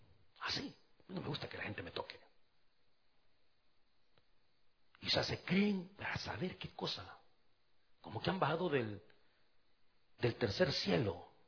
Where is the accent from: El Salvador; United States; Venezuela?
El Salvador; A los 18 ya vivía en el templo, allá en mi país, en El Salvador.